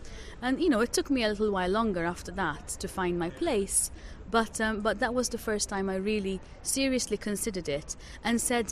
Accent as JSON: {"language": "English", "country": "Malta", "second_language": "English", "said": "In 1997, I'm from Malta, I was still in Malta."}